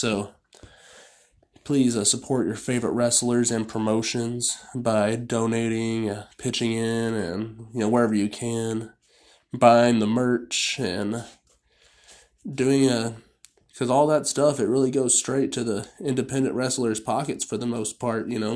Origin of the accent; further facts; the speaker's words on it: Waxahachie, Texas, United States; the Native American word Waxahachie, which is my hometown in Texas.